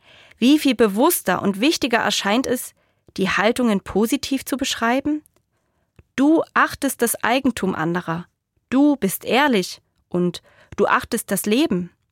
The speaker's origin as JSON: {"language": "German", "region": "Saxony", "country": "Germany", "tie": "born or raised there", "said": "Ich bin in der Oberlausitz groß geworden"}